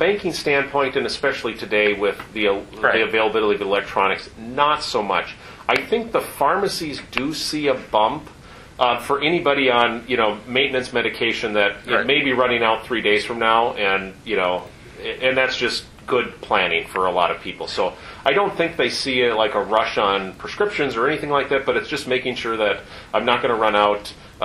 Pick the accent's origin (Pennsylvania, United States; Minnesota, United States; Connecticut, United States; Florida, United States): Minnesota, United States; Red Wing; I grew up in Red Wing, Minnesota. So we had winter.